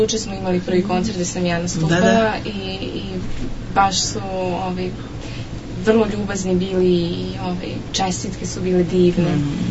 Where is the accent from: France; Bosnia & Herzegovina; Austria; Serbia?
Austria; Vienna; born there; Moja mama iz Beograda, tata mi je iz Beča, ja sam rođena u Beču, sviram violinu, tamo I studiram